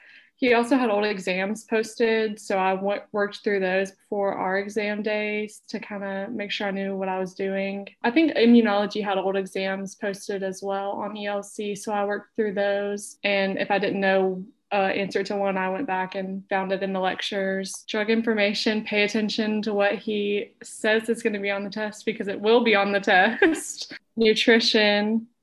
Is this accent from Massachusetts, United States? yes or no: no; Valdosta, Georgia, United States; I'm going into my P2 year. I'm from Valdosta, Georgia.